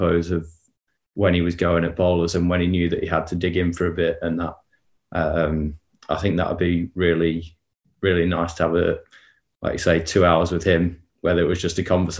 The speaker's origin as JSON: {"language": "English", "region": "England", "country": "United Kingdom", "tie": "born there", "moved": "yes", "said": "I was born in England, so I'm English."}